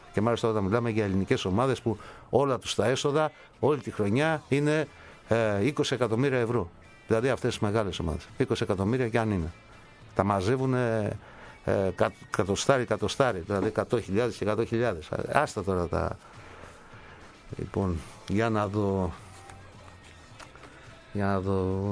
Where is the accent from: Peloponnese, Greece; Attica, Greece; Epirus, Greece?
Epirus, Greece; Arta; Για μας που είμαστε από την Άρτα, το Αγρίνιο είναι μεγάλη πόλη.